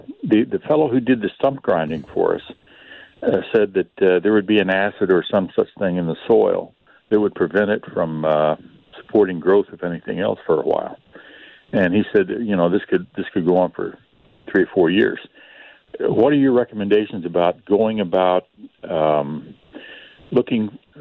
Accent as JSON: {"language": "English", "region": "Scotland", "country": "United Kingdom", "said": "Well, I'm a Scotsman, and I'm cheap"}